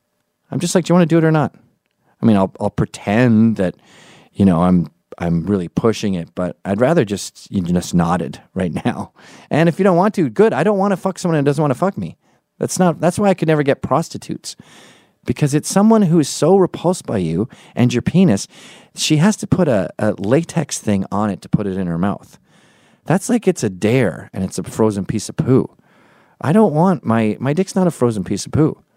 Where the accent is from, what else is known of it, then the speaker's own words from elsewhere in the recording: Scotland, United Kingdom; I'm Scottish